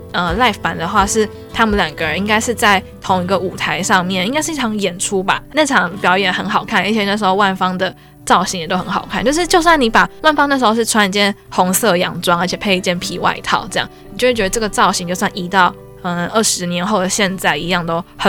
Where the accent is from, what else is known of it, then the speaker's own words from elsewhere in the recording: Taipei, Taiwan; 我是台北人、嗯、但其实在我的从小学啊一路到高中，我很少遇到跟我一样这么会讲台语的人